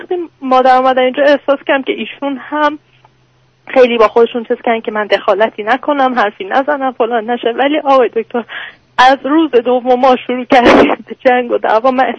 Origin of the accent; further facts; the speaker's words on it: Iran; moved away; از ایرانم میرفتم